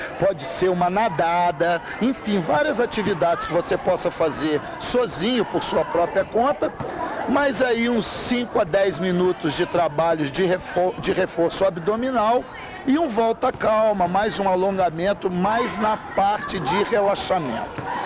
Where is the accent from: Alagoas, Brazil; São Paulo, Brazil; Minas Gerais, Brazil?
Minas Gerais, Brazil; Juiz de Fora; eu venho de Juiz de Fora.